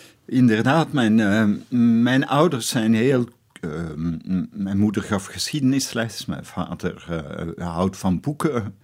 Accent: Belgium; moved away; Ik heb het geluk gehad. Ik ben snel uit België vertrokken.

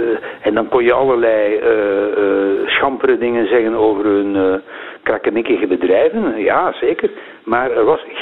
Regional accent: East Germany, Germany; Dutch is a second language; Ja, ik kom uit Oost-Duitsland en daar zijn een heleboel mensen weggevlucht.

